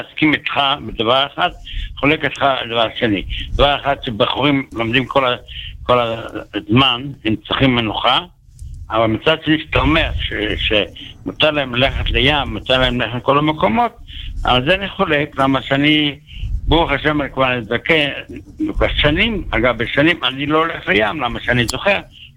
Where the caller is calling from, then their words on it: Bnei Brak, Tel Aviv District, Israel; אני מבני ברק, אני כבר סבא